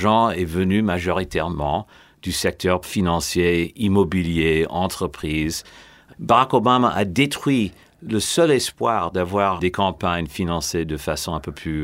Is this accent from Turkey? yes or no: no; France; En tant que Français, j'ai voté Mélenchon au premier tour et Hollande au deuxième.